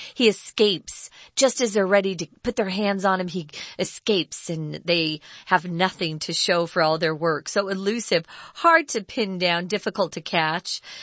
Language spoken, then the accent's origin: English; Arizona, United States; now in Taiwan; We have lots of rain here, so we get a lot of, plants and trees growing really well. And we're from Arizona where there's no rain.